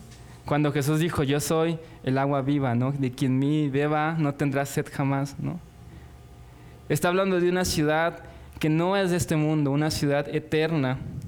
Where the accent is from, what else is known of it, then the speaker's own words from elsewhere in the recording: Mexico City, Mexico; para los que somos de la Ciudad de México no es tan marcado